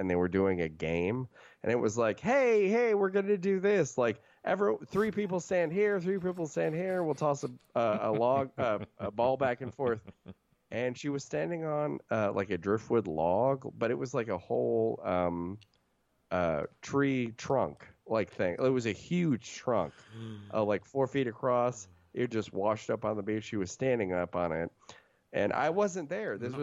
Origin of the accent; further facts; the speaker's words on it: San Francisco, California, United States; not just from living and growing up in San Francisco, but I used to work as a camp counselor in the Marin Headlands for the YMCA